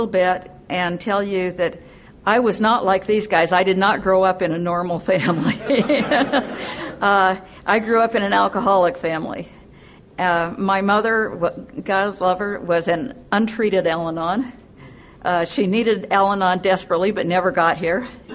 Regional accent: Springville, Utah, United States; And I am from Springville, Utah. My home group is the Sisters in Sobriety group in Springville.

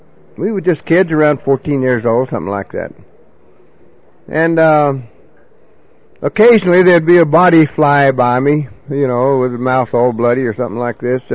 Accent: Oklahoma, United States; moved away as an adult; also born or lived in Southern California, United States; And I'm Cherokee from the Holy Land of Oklahoma.

